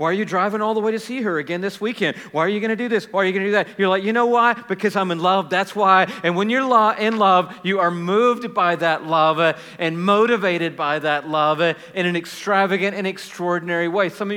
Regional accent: Atlanta, Georgia, United States; And I'm like, yeah, I'm from the city. I came from Atlanta.

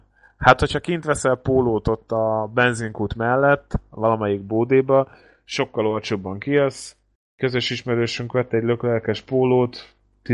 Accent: Budapest, Hungary; Én tőzsdéves pesti vagyok

